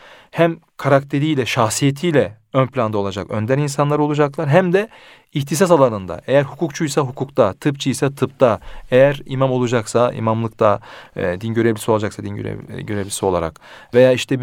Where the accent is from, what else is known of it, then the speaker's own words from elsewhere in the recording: France; Fransa'da doğdum büyüdüm.